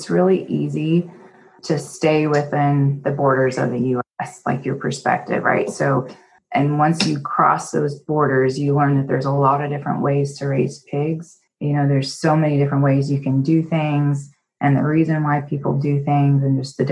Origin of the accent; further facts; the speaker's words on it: Indiana, United States; also born or lived in Iowa; And even I was in fourth grade, we moved from Iowa to Indiana, and that was a big thing for them.